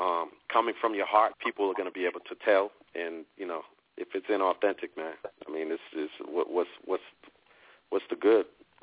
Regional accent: Brockton, Massachusetts, United States; also born or lived in Mississippi; with me being from Brockton, the suburb of Boston, and my folks being born and raised in Mississippi. You know, I spent time in both areas, more so, you know, up north in Boston. But a lot of time, a lot of my life and growing up in Mississippi.

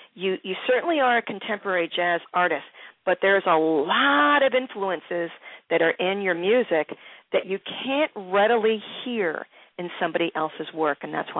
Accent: Philadelphia, Pennsylvania, United States; now in Baltimore, United States; Gosh, Detroit is so much like Philly. That's my hometown, and I'm living in Baltimore now.

